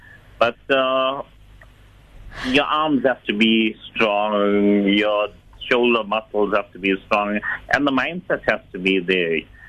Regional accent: Durban, KwaZulu-Natal, South Africa; now in Pietermaritzburg, South Africa; Okay. Originally, I'm from Durban. I moved to Pietermaritzburg when I was 19 years old.

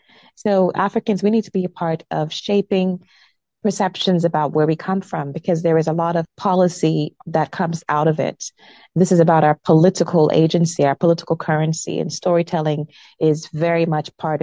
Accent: Atlanta, Georgia, United States; I did grow up in America. I was raised in the United States, in Atlanta, Georgia. I emigrated there when I was 2 years old.

